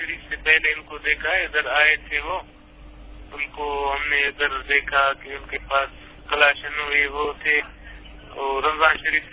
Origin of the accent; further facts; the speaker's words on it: Balochistan, Pakistan; ہمارا تعلق سائیں بلوچستان کا علاقہ ہے، ادھر جھمبورو، یہ سارونا کا علاقہ ہے، بہت بڑا علاقہ ہے، پہاڑی علاقہ ہے.